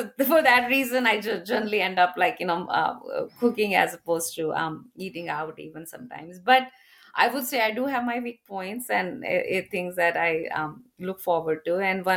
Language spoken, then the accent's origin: English; Punjab, India; I would say, growing up in India and eating Indian food for most part, right? I think the one that I don't enjoy sometimes is, I'm a Punjabi